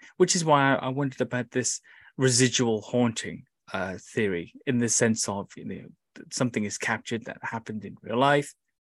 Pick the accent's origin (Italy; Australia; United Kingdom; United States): United Kingdom; England; We're still English. We're still civilized, you know, and it's right.